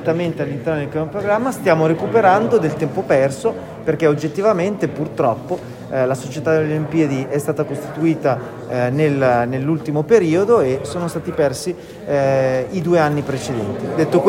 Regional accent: Milan, Lombardy, Italy; sono milanese e testimonio come è cambiata Milano

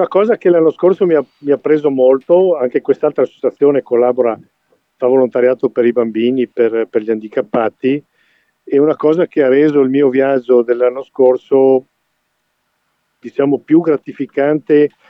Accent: Zoppè di Cadore, Veneto, Italy; moved away as an adult; now in Germany; Zoppè di Cadore, io sono di Zoppè.

